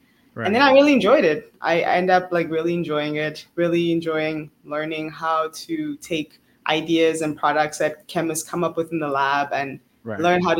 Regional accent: South Africa; moved away as an adult; also born or lived in Congo; now in United States; I am Congolese South African. I was born in Congo, grew up in South Africa, moved here in America about 8 years ago.

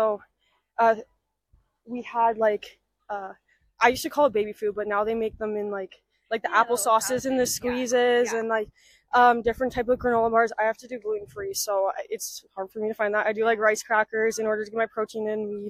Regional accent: Ontario, Canada; I'm from Canada, Ontario.

